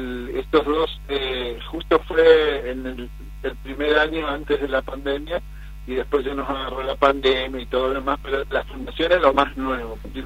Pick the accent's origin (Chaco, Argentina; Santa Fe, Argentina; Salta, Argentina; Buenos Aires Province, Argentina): Chaco, Argentina; Fontana; somos de Fontana. Soy nacido en Fontana